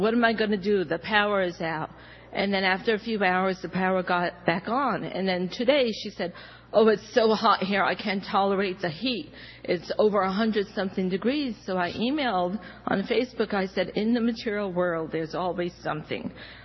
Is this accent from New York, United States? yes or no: yes; New York, United States; I'm from New York.